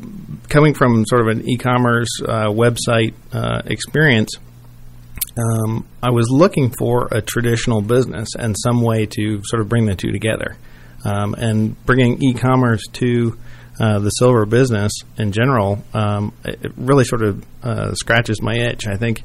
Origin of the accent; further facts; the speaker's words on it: Atlanta, Georgia, United States; It was based in South Florida, and I've relocated it back to my hometown here in Atlanta.